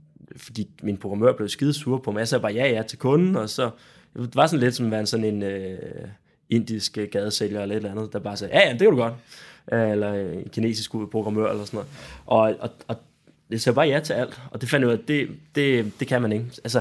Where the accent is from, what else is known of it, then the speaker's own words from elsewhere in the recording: Central Denmark Region, Denmark; Jeg er opvokset i Vestjylland